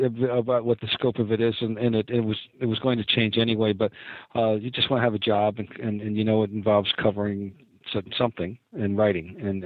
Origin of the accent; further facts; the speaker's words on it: Trenton, New Jersey, United States; in my hometown of Trenton, New Jersey.